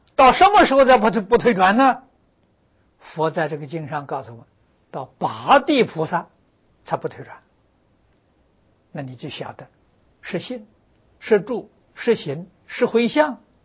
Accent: China; 我们中国人常说的尊师重道啊

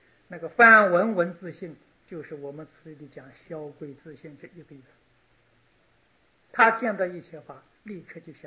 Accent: China; 我们中国人讲善恶，印度人讲白法黑法，用黑白代表善恶。

